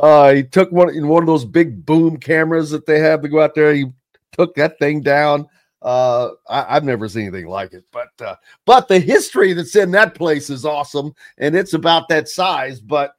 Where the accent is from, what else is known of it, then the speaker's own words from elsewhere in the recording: Indiana, United States; growing up in Southern Indiana, Louisville has had both as well.